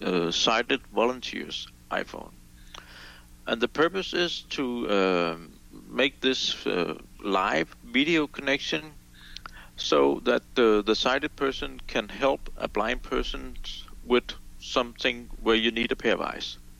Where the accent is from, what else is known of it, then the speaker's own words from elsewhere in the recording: Denmark; Yes, I'm from Denmark. And Denmark is north of Germany and south of Sweden here in Europe.